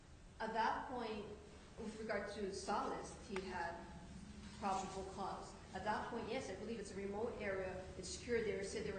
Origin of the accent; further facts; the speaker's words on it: Hawaii, United States; And that's when I said, yeah, I'm Hawaiian.